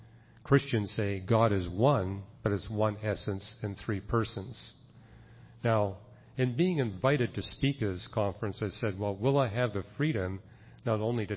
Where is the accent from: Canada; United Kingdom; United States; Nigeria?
Canada; I was born and raised in Canada, and Canada is predominantly atheistic in its religion, and that was the case of my parents.